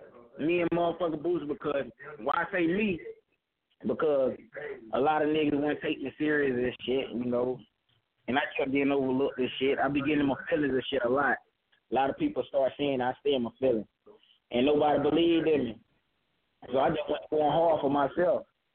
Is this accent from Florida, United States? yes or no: yes; Sanford, Florida, United States; Like, in my city, where I'm from Sanford, Florida. In my city, it wasn't no artists rapping around here.